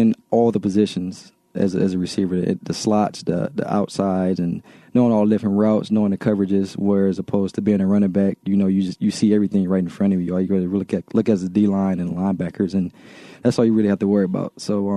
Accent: Detroit, Michigan, United States; That was kind of like the biggest school, you know, coming out of Detroit.

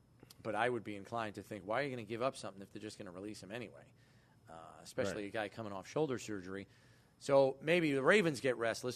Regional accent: Long Island, New York, United States; growing up on Long Island, and then I went to college at Geneseo, so I used to have to do the 6-hour drive.

